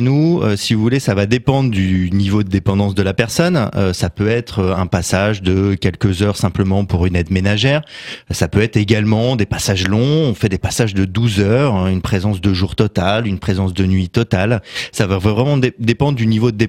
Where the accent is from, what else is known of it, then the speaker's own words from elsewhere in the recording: Enghien-les-Bains, Île-de-France, France; je suis originaire d'Enghien-les-Bains, j'ai grandi à Enghien-les-Bains et donc c'était important pour moi aussi de revenir ici.